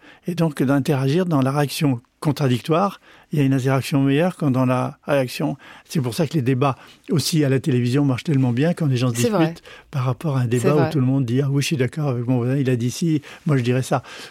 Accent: France; moved away; Je venais de France, j'étais premier cours

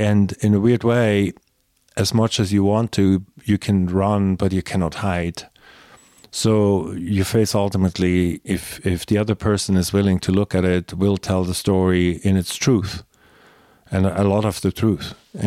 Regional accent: Switzerland; I grew up in Switzerland. Hollywood seemed so far away.

